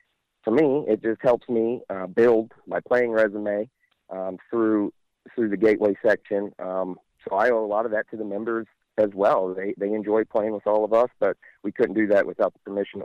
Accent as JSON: {"language": "English", "country": "United States", "said": "I'm local. I'm from New Mali, just outside of St. Louis, so I always knew what the big club was."}